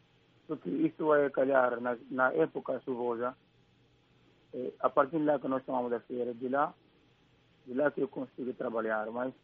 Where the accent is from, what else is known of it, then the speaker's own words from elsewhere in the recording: Gabú, Guinea-Bissau; now in Bissau, Guinea-Bissau; eu costumo ir lá na minha vila, na região de Gabo, concretamente no setor de Chique